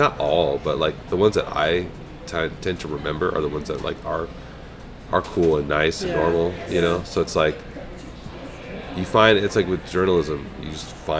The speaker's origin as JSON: {"language": "English", "region": "California", "country": "United States", "said": "I told you earlier, I'm from Orange County."}